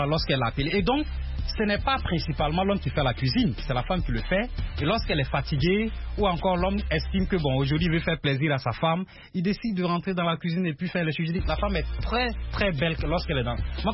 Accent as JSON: {"language": "French", "country": "Burkina Faso", "said": "Chez nous, au Burkina, par exemple."}